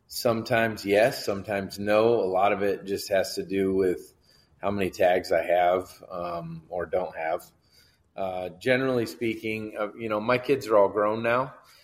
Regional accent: Midwest, United States; I mean, I grew up in the Midwest and, you know, elk was kind of this thing that everyone talked about

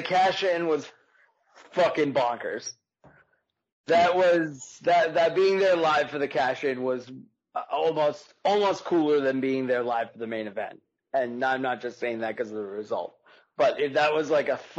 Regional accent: Boston, Massachusetts, United States; Those last two matches, let me tell you, man, I'm from Boston, but Rob's from the Baltimore. We're not strangers to the cold.

